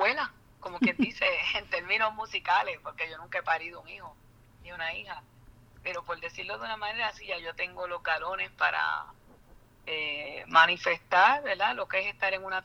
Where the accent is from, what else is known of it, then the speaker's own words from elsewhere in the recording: Puerto Rico; esta canción … reafirma nuestra puertorriqueñidad.